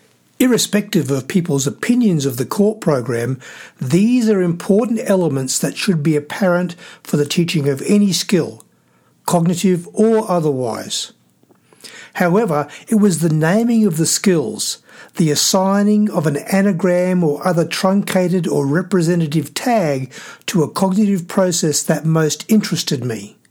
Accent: Queensland, Australia; also born or lived in Victoria; I had moved from Victoria to a new school in my home state of Queensland

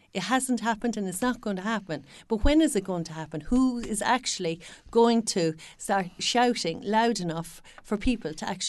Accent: Munster, Ireland; The Blackwater, I grew up in the Blackwater, so, you know, and the fishing potential that would bring

